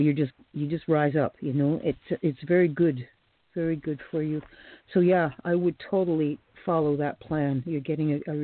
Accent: Canada; I'm from Canada

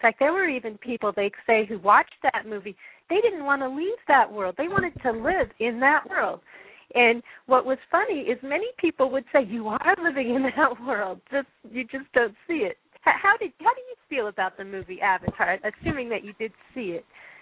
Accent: Colorado, United States; because I grew up in Colorado.

